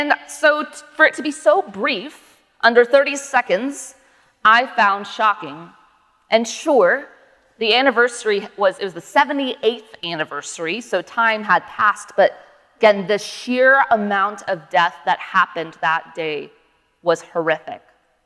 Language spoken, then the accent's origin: English; United States; also really convicting to me as an American.